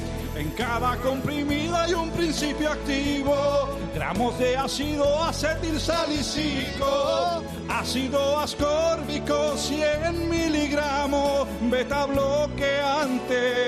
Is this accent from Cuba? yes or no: yes; Cuba; y yo soy cubano, estoy hispanoamericano